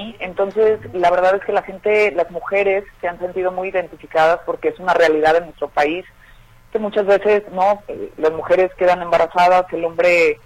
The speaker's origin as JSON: {"language": "Spanish", "town": "Puerto Vallarta", "region": "Jalisco", "country": "Mexico", "tie": "born or raised there", "also_born_or_lived": "Guadalajara", "said": "yo nací en Guadalajara, de hecho, y la mayor parte de mi familia está ahí, nada más que yo de muy chiquita me fui a vivir a Vallarta y crecí allá, pues, pero nací en Guadalajara y mi familia está allá."}